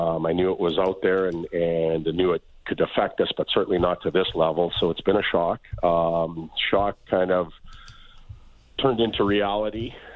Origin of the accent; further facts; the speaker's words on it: Saskatoon, Saskatchewan, Canada; I was a major junior player in Saskatoon, the Western Hockey League. I was from Saskatoon, so I got to live and play at home